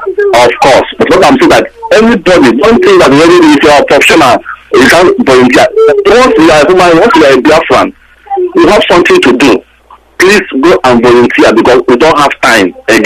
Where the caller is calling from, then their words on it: England, United Kingdom; I'm calling from England.